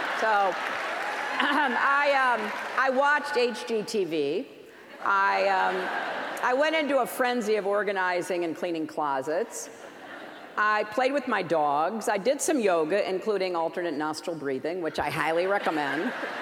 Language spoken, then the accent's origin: English; United States; But as an American, I'm really concerned.